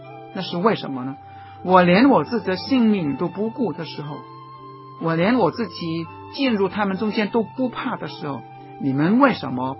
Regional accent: Hong Kong; 我是香港人，我以做香港人自豪，我懂得说中文，说普通话

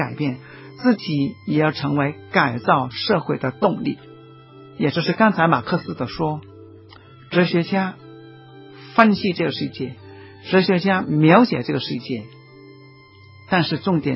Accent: Hong Kong; 看看我们香港人怎么样看中国大陆。

